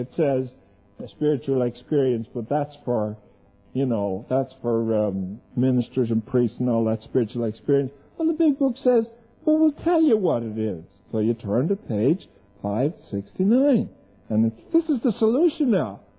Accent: Dublin, Leinster, Ireland; But I grew up in Dublin, Ireland, you know

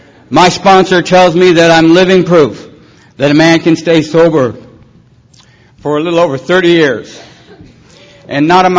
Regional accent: Detroit, Michigan, United States; I was born in Detroit and brought up in a little foster home for a little period of time.

